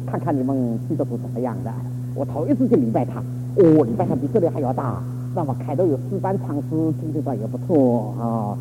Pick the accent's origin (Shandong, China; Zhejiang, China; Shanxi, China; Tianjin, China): Zhejiang, China; 我是浙江静海人，如果你们记忆没有忘记的话，全中国有四大佛教圣地，东边的普陀是在我们家乡的。我在静海两岁住的